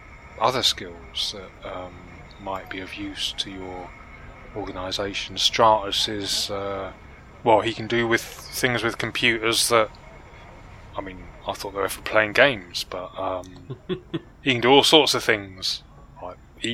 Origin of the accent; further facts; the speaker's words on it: Atlanta, Georgia, United States; I was born and raised in Atlanta in Bankhead